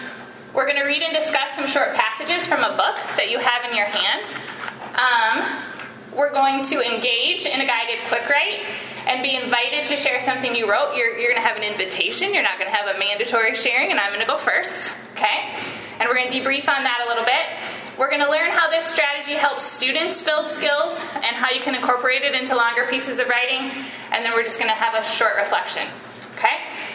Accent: Iowa, United States; I grew up in Iowa. That's where I'm from.

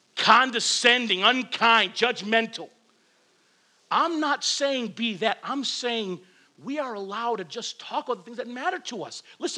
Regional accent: Flint, Michigan, United States; also born or lived in Waterford; When I was in junior high, so I lived in Flint, and I moved from Flint to Waterford, Michigan.

